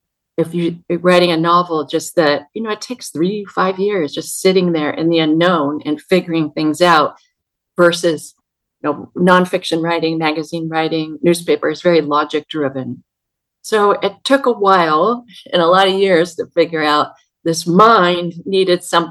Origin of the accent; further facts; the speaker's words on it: West Coast, United States; So I moved to New York from the West Coast, and I'm from the West Coast.